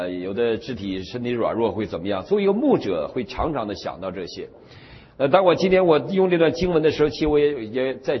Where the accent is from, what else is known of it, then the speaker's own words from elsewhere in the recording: Northeast China, China; 这个城市有一群的中国东北人在那里做生意啊。当然我们到俄罗斯都是我们东北人，全是老乡